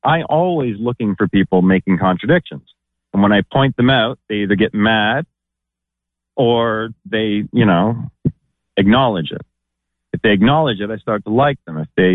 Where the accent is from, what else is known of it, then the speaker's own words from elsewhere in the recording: London, Ontario, Canada; I'm in Ontario. I'm in London.